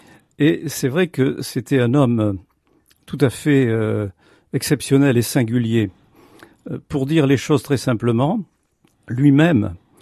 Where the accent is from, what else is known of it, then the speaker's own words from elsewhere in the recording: France; en France, puisque je suis français, à Nancy très, très précisément